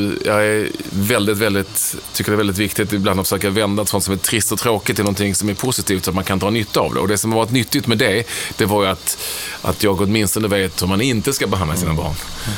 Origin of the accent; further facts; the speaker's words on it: Malmö, Skåne, Sweden; also born or lived in Landskrona; jag flyttade till Malmö tidigt och liksom uppväxt där. Får man väl ändå säga. Jag är där, jag uppväxt där. Gick i skola